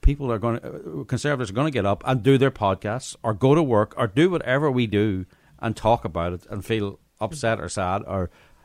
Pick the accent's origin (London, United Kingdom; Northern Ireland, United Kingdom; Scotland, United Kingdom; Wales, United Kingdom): Northern Ireland, United Kingdom; I grew up in Northern Ireland.